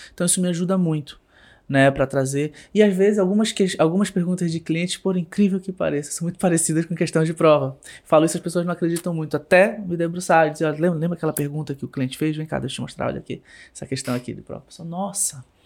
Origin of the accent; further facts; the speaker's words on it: Belém, Pará, Brazil; now in Campinas, Brazil; Não tão próximo de onde eu venho, Belém não é próximo de Marabá, são várias horas, por exemplo, de carro.